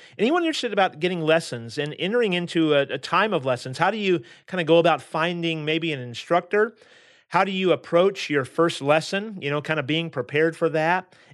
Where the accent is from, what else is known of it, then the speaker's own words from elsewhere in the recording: Oregon, United States; I'm from Southern Oregon originally